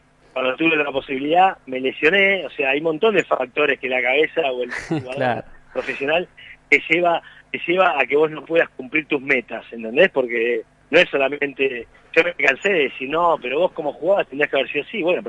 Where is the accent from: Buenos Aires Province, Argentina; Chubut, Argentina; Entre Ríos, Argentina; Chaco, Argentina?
Buenos Aires Province, Argentina; Tandil; yo soy un pibe de Tandil como ustedes, o sea, no tenía nada especial, ¿entendés? Era independiente, de jugar al frontón como todos